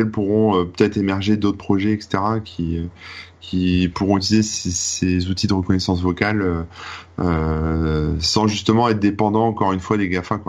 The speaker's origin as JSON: {"language": "French", "country": "France", "said": "t'es obligé toujours en tant que français de prendre des accents pas possibles"}